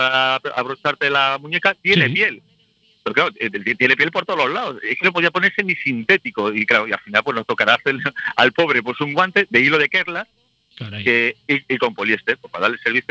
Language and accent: Spanish; Zamora, Castile and León, Spain; now in Leganés, Spain; Yo soy zamorano, tengo el negocio montado ahora mismo en Leganés, en el Sanville, y me considero un español como el que más.